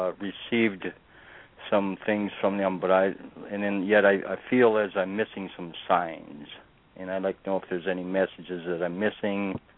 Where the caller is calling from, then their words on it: Minnesota, United States; Minnesota.